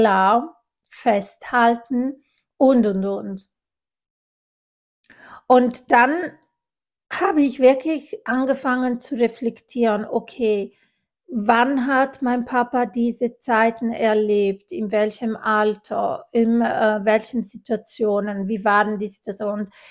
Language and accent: German; Italy; ich bin ja Italienerin